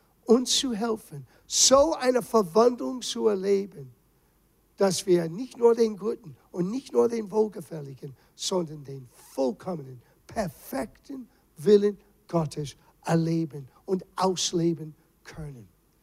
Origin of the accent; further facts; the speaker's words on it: East Coast, United States; German is a second language; ich bin aufgewachsen auf der Ostküste von Amerika.